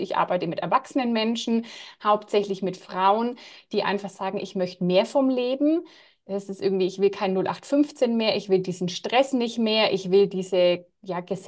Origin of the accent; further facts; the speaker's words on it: Bavaria, Germany; ich komme aus der Nähe von Nürnberg oder von Fürth in Mittelfranken. Das hört man vielleicht manchmal dann im Laufe des Gesprächs auch.